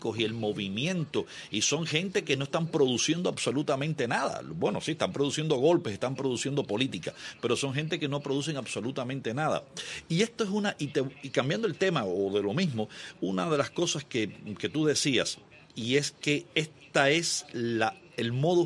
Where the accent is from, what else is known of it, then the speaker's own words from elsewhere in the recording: Cuba; moved away; esta es la misma imagen que yo dejé cuando me fui de Cuba en el 88.